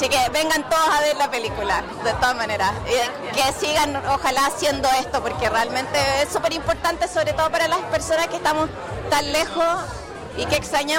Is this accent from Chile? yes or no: yes; Chile; lo que somos los chilenos